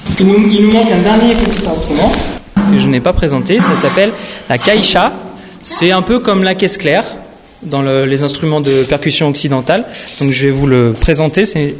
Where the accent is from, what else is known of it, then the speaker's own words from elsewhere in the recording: France; Je suis français et voilà.